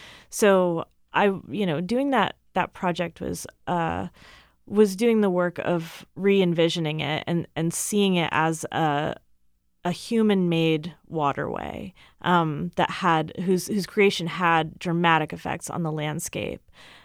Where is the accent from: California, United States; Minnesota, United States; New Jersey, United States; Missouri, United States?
New Jersey, United States; moved away as an adult; now in Seattle, United States; I grew up in New Jersey. And so I came out here for graduate school in 2007.